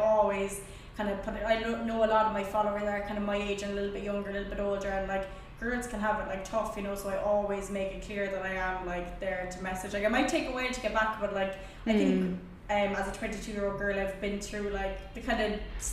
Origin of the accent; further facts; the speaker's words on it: Ireland; I'm from Ireland, I'm over here doing like some shots and stuff for work.